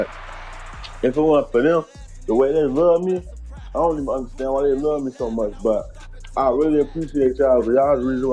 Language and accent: English; Chicago, Illinois, United States; I'm from the Chicago, Inglewood.